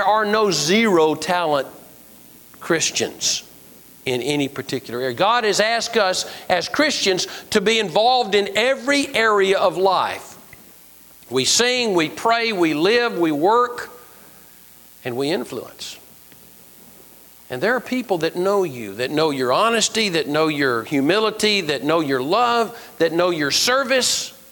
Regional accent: Columbus, Mississippi, United States; I grew up in Columbus, Mississippi.

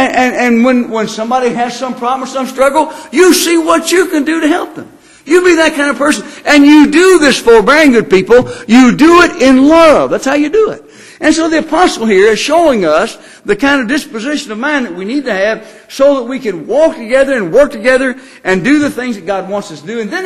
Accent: Louisville, Kentucky, United States; My wife and I we grew up in Louisville, Kentucky, and spent a lot of our time down here when we were teenagers.

